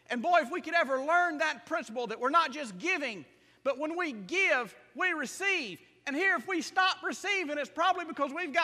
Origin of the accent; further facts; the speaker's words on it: United States; I said, my goodness, I'm an American.